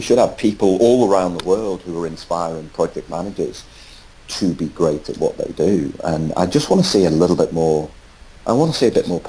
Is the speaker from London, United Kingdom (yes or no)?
no; North West England, United Kingdom; accent: Scouse; Sitting down the stage and shouting my excited Scouse accent.